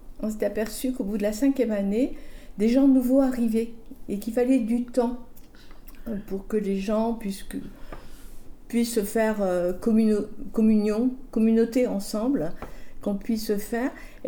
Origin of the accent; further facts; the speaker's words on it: Paris, Île-de-France, France; born there; je dirais autour de Paris. Voilà, oui. Je suis née à Paris, j'ai fait la Normandie